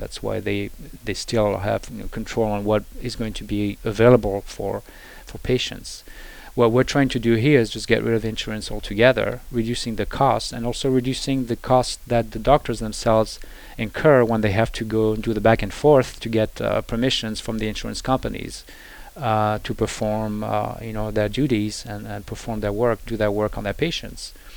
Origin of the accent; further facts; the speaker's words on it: Paris, Île-de-France, France; English is a second language; now in United States; she lives in Paris, France. That's where I'm from. You might hear my accent, but I've been a California resident for over 30 years, and I'm married to California. I'm a U.S. citizen and a resident of California for 35 years.